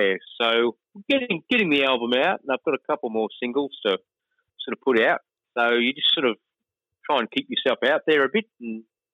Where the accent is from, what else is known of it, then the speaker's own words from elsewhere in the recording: Brisbane, Queensland, Australia; because I'm from Brisbane here